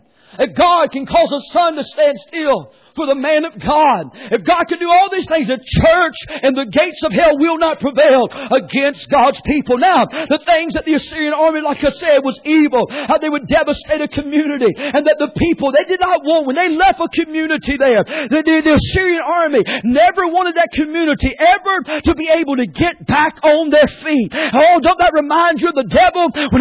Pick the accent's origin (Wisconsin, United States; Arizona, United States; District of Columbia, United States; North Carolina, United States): North Carolina, United States; Edenton; You know, I come from Edenton, North Carolina, where there's one alley, you know, between buildings there.